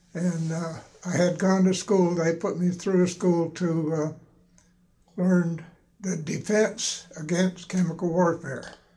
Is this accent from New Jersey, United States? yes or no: no; Warren, Pennsylvania, United States; also born or lived in Spartansburg / Farrell; Mostly it was in Warren, Pennsylvania, and in Spartansburg, Pennsylvania, Farrell, Pennsylvania.